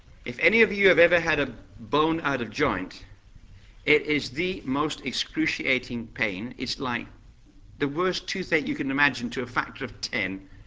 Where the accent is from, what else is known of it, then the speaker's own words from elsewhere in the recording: Scotland, United Kingdom; And being Scottish, I'd like to think it was tartan.